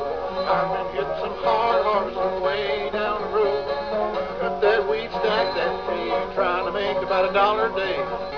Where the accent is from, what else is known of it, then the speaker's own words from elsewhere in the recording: Okemah, Oklahoma, United States; born there; Well, I was born in Okemah, Old Fuskey County, Oklahoma, in 1912, the year that Woodrow Wilson was nominated for president.